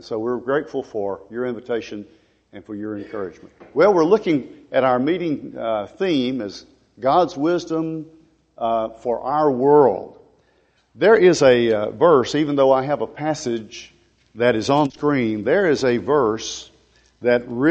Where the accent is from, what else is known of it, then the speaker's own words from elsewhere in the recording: Tennessee, United States; I'm originally from Middle Tennessee.